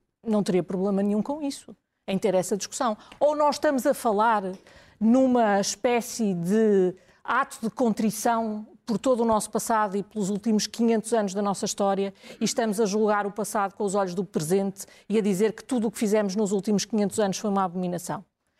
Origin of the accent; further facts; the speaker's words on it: Portugal; Eu, enquanto portuguesa, orgulho-me.